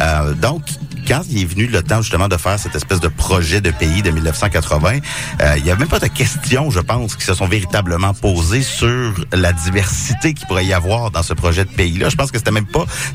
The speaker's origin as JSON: {"language": "French", "town": "Rouyn-Noranda", "region": "Quebec", "country": "Canada", "tie": "born or raised there", "said": "c'est comme on a grandi ensemble justement à Rouyn-Noranda"}